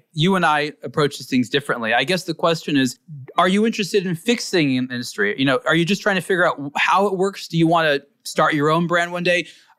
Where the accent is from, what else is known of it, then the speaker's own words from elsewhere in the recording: Los Angeles, California, United States; I think that my growing up in Los Angeles especially helped me understand this intuitively